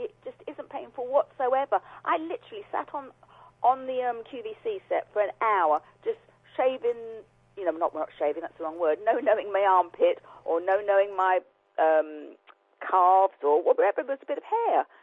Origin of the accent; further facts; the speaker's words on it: East of England, United Kingdom; we're both from Essex